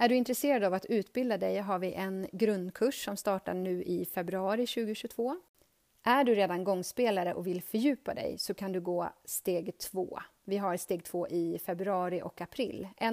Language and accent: Swedish; Norrtälje, Stockholm County, Sweden; now in Borås, Sweden; Jag flyttade till Borås från östkuststaden Norrtälje där jag är uppvuxen.